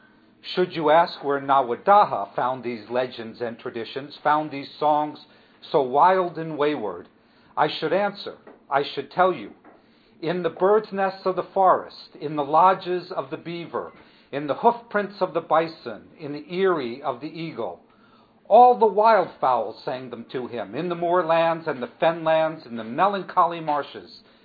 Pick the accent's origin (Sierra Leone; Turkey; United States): United States; When I was growing up in America, the Longfellow was Henry Wadsworth